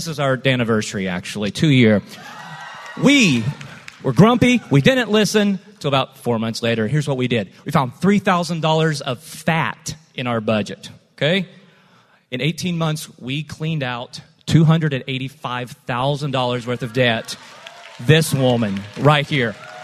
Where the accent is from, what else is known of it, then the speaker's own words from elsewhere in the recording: Cochran, Georgia, United States; So we're from Cochran, Georgia. That's a small town, about 2,000 people.